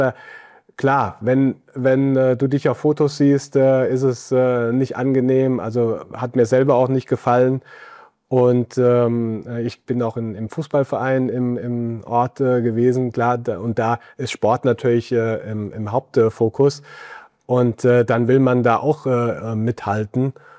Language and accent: German; Munich, Bavaria, Germany; ich komme aus München